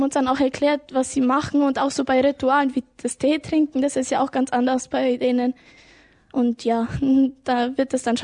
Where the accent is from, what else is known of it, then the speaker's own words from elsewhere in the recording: Traunreut, Bavaria, Germany; das Schulgelände ist genauso groß wie die Stadt, aus der wir kommen. Also wir kommen ja aus Tronreuth.